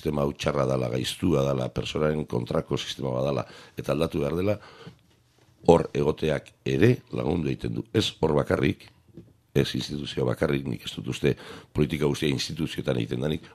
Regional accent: Bergara, Basque Country, Spain; Gaur bergaren 5.000 eta piku biztanle, herri ertain bat, nire herri gainera, beraz oso pozik etorri naiz.

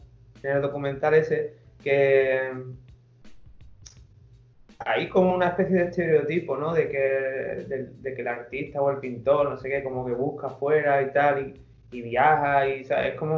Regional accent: Andalusia, Spain; Decidí venir a mi pueblo, que estaba en Sevilla, y nada, y aquí sigo. Desde 2013.

